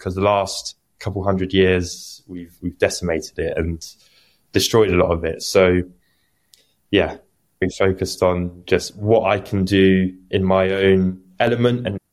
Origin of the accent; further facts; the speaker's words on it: London, United Kingdom; I grew up in London, always used to go to the park and just play with anyone and just find friends. And being London, you had everyone from different nationalities and countries and languages and ages.